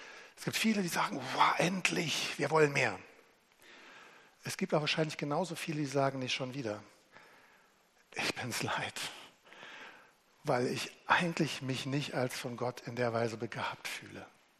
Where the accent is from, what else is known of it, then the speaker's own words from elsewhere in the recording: East Germany, Germany; ich bin Ostdeutscher.